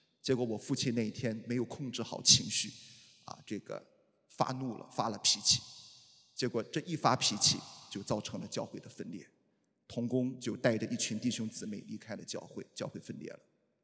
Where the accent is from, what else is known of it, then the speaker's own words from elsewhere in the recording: Shandong, China; 我们山东人的规矩送这个女孩子出嫁